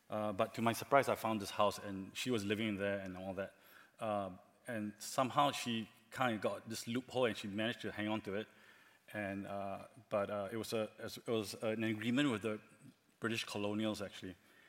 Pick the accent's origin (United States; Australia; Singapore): Singapore; I come from Singapore.